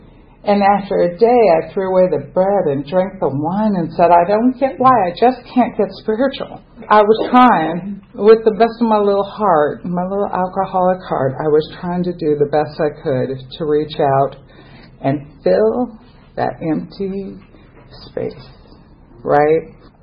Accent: United States; Okay, I grew up in America. Most of America is highly Christian. I grew up in a Christian church.

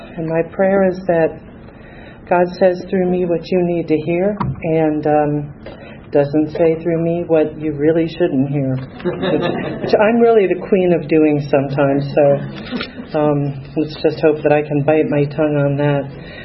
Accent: Sarasota, Florida, United States; I grew up in Sarasota, Florida, and until I was age 12, I was daddy's princess. My parents were Catholic

